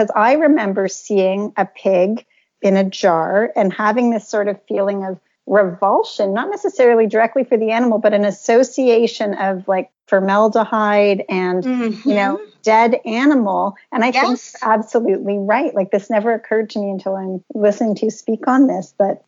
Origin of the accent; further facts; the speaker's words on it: Canada; I live in Canada and I grew up here in Canada.